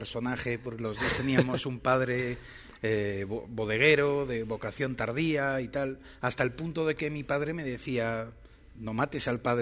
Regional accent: Vigo, Galicia, Spain; now in Madrid, Spain; yo soy de Vigo, pero vivo en Madrid desde hace muchos años

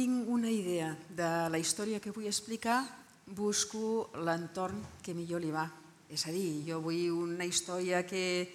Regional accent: Barcelona, Catalonia, Spain; born there; now in Cornellà, Spain; visc a Cornellà, vaig néixer a Nou Barris, és a dir, que no he sortit de la perifèria gairebé mai

